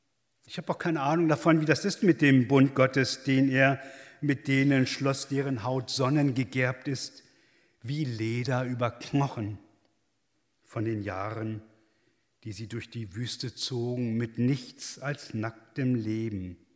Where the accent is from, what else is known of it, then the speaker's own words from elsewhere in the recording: Germany; ich komme aus Good Old Germany und bin einer der diesjährigen Austauschstudenten aus Deutschland.